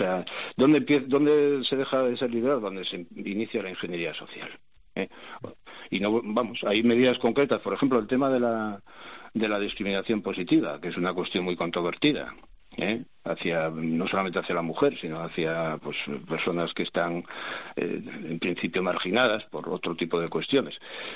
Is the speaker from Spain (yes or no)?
yes; Asturias, Spain; yo soy asturiano